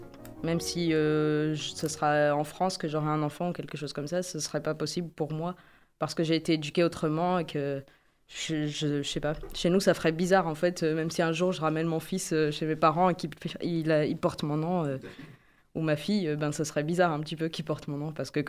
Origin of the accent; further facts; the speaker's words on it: Algeria; En fait, je suis algérienne déjà avant tout.